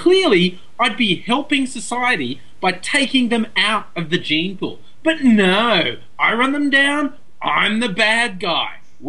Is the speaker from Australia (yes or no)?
yes; Australia; a few other channels.